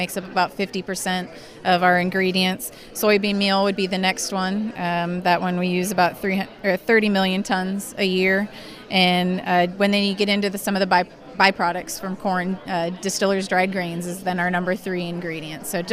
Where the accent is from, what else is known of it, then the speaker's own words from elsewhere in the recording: Fairmont, Minnesota, United States; I'm born and raised in Fairmont, Minnesota. My family raised hogs there.